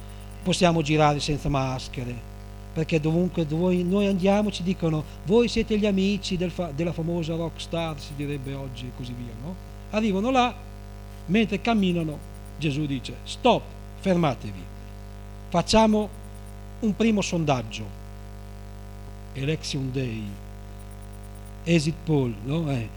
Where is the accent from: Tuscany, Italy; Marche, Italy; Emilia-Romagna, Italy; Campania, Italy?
Emilia-Romagna, Italy; Modena; io vengo da Modena